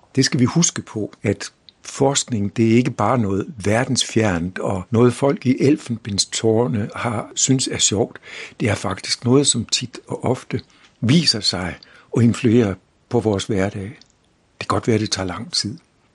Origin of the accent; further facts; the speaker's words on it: North Denmark Region, Denmark; Jeg kommer fra Vendsyssel oprindeligt